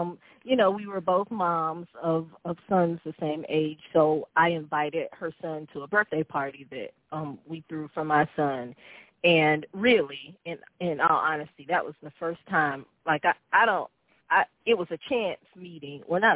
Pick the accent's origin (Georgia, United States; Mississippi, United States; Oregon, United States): Georgia, United States; I'm not a native of Asheville, which is where Brandy is from. I'm actually from Georgia.